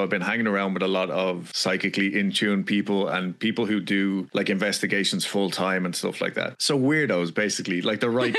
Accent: Ireland; And that's how I was raised in Ireland.

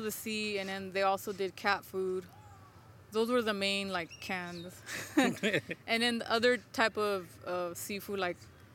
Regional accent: San Pedro, California, United States; I grew up right here in the Harbor area, San Pedro. And it's pretty much at the end of the 110

